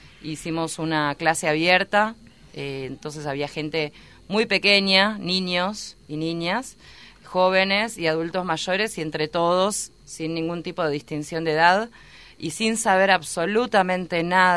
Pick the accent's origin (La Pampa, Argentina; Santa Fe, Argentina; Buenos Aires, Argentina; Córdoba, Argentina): Buenos Aires, Argentina; soy de Buenos Aires, y soy profe de danzas folclóricas argentinas y tango de la Universidad Nacional de las Artes